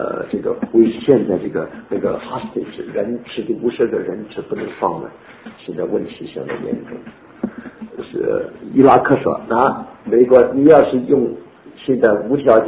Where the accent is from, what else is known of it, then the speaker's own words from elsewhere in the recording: China; 还有一个意思，我们中国人，中国人话